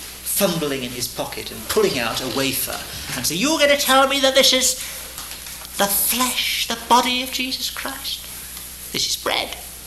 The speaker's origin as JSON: {"language": "English", "town": "Liverpool", "region": "North West England", "country": "United Kingdom", "tie": "born or raised there", "said": "I grew up in Liverpool, which in many ways was an extension of Ireland onto the mainland of Great Britain."}